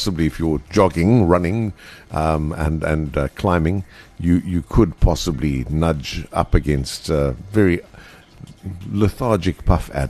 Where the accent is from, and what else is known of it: South Africa